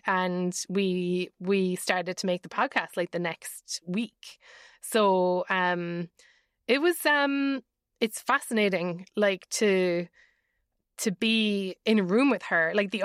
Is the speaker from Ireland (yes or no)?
yes; Ireland; And I would say as an Irish person, I don't want to get into it.